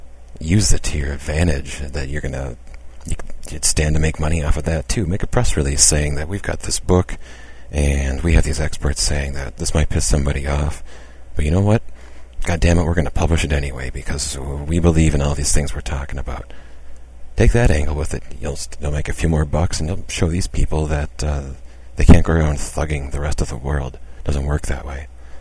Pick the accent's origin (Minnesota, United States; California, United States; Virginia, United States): Minnesota, United States; This is kind of close to home, being a Minnesotan and knowing how Minnesota is towards issues of faith and being an atheist.